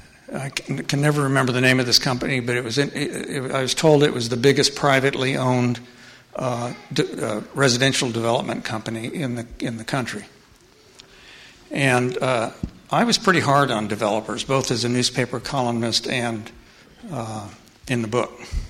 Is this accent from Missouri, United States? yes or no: yes; Raytown, Missouri, United States; I grew up in Raytown, Missouri, which is a suburb of Kansas City, Missouri, on the suburban edge.